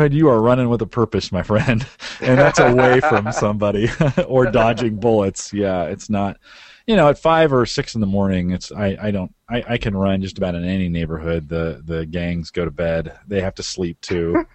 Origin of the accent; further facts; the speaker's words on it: Australia; Yeah, Brisbane, Australia. Rennie, thanks for coming on tonight. We're all Australian tonight.